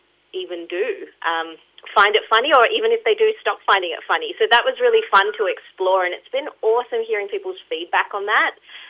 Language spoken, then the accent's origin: English; India; now in Australia; I'm an Indian immigrant, I'm a woman